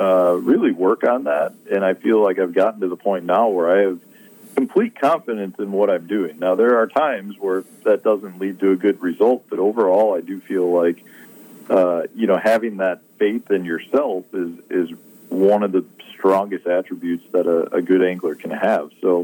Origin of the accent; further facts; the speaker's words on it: Chicago, Illinois, United States; I've been a big fan of yours since, growing up in Chicago.